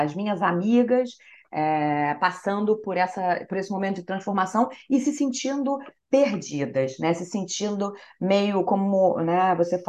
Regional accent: Barra Mansa, Rio de Janeiro, Brazil; born there; nasci em Barra Mansa, interior do estado do Rio, mas me sinto carioca de coração.

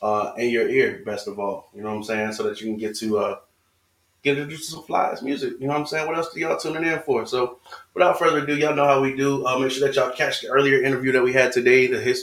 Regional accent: Florida, United States; now in Texas, United States; I'm originally from Florida. I know I stay in Texas.

